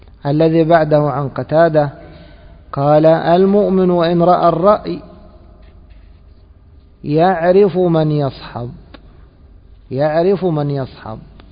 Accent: Egypt; هذا معروف عندنا في مصر، يقولون هذا فلان عرة.

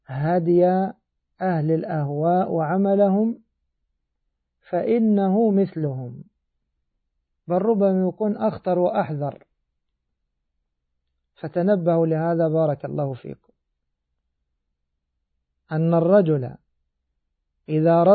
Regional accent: Egypt; وتابعه كثير من طلاب العلم الجاهلين عندنا في بلادنا مصر

